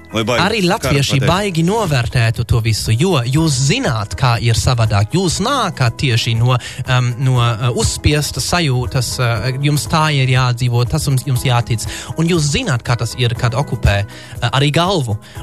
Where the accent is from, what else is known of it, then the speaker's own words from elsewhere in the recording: Germany; Latvian is a second language; Sorry, esmu vācietis